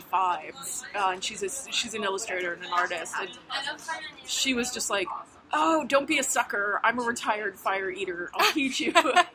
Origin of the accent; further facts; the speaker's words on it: Manhattan, New York, United States; I grew up here in Manhattan. And I always joke, like, we didn't have state fairs in Manhattan.